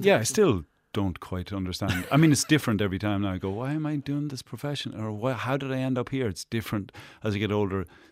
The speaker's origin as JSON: {"language": "English", "town": "Mullagh", "region": "Ulster", "country": "Ireland", "said": "I'm from Mulla in Cavan. County"}